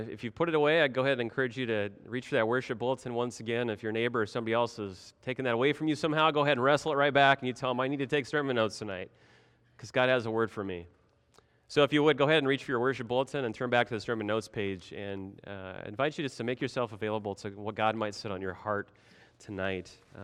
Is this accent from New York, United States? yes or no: no; Nebraska, United States; Back home in my home state of Nebraska, my family, we found this to be true, especially with our livestock, with the cows and the pigs and the sheep.